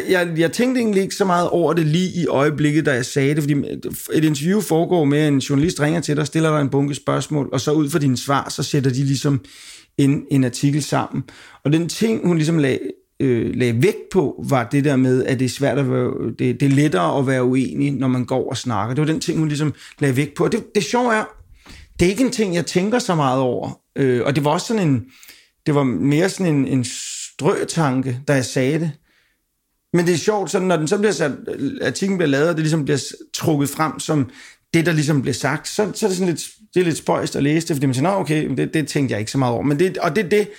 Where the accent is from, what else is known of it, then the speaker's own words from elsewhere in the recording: Copenhagen, Capital Region of Denmark, Denmark; jeg er vokset op med her på Amager, selvom man overhovedet ikke er herfra.